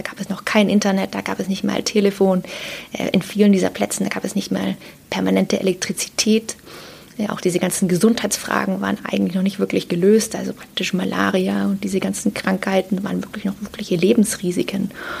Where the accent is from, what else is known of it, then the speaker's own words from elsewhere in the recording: Germany; als Deutsche